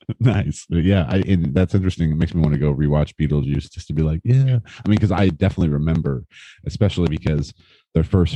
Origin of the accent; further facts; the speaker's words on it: Kokomo, Indiana, United States; growing up in Kokomo, we've seen plenty of shitty restaurants, you know, our whole lives.